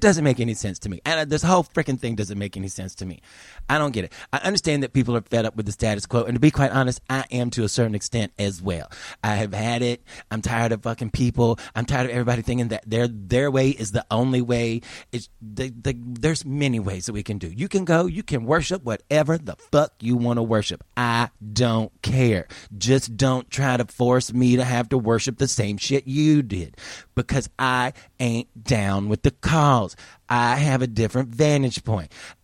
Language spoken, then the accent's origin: English; United States; I don't want anybody to know I'm American.